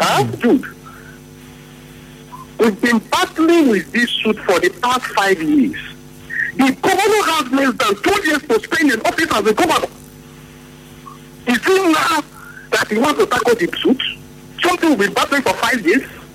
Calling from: Port Harcourt, Rivers, Nigeria; I'm calling you from Ada Judge, close to the governor's house.

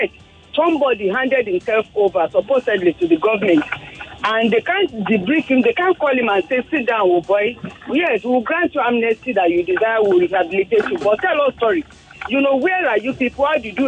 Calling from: Ikeja, Lagos, Nigeria; and I'm calling from Ikeja.

